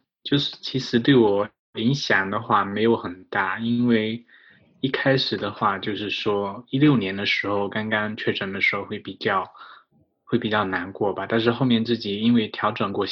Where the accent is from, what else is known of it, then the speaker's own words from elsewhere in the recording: Fujian, China; 然后我是来自中国福建